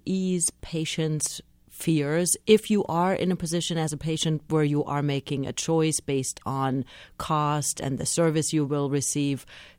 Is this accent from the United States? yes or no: no; Karlsruhe, Baden-Württemberg, Germany; Karlsruhe, Germany. It happens to be my hometown.